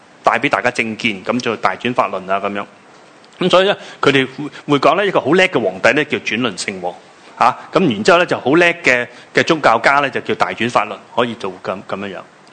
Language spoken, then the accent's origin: Cantonese; China; 咁我哋中國人咧就話啊，呢日咧就係、是、我哋記載就係4月初8